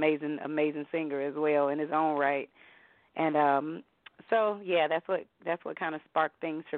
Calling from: North Carolina, United States; I am calling from North Carolina.

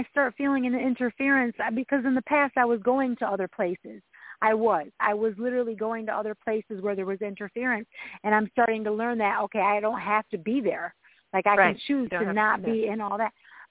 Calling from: Michigan, United States; from Michigan.

